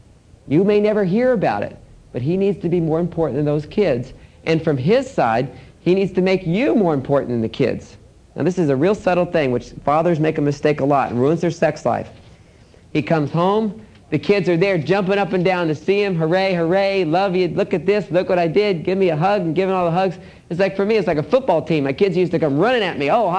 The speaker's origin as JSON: {"language": "English", "region": "Texas", "country": "United States", "said": "And I'm from Texas, so that was very endearing to me."}